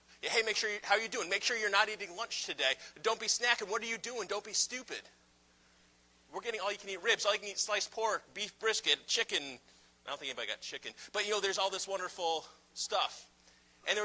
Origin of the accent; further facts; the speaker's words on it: Massachusetts, United States; I didn't have a Sonny's Barbecue growing up in Massachusetts